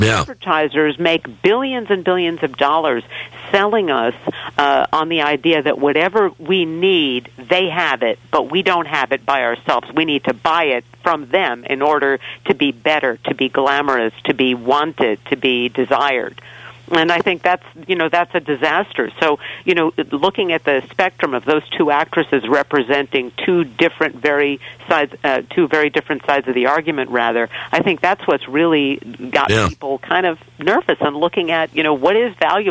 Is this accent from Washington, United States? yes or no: no; New York, United States; I'm a New Yorker. I talk to the sidewalk.